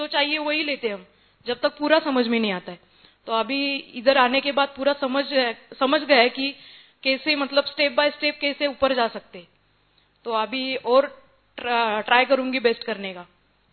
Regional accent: Mumbai, Maharashtra, India; मैं मुंबई से हूँ

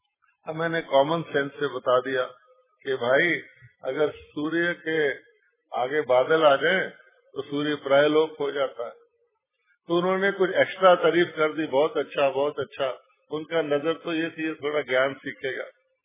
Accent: Amritsar, Punjab, India; born there; मेरा जन्म क्योंकि अमृतसर में हुआ है

